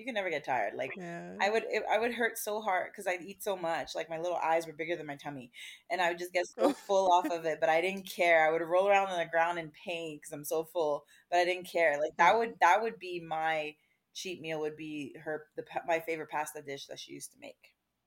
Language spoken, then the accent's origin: English; Montreal, Quebec, Canada; born there; I was born in Quebec, in Montreal